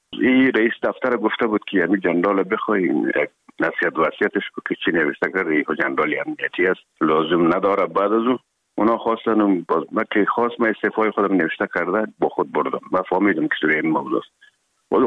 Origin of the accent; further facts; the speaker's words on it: Herat, Afghanistan; خودمان از هرات که آمدیم به اکادمی نظامی